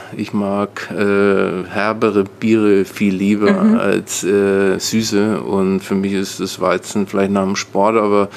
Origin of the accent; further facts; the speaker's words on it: Nuremberg, Bavaria, Germany; Also ich komme ja aus einem hügeligen, genau genommen bin ich in Nürnberg aufgewachsen.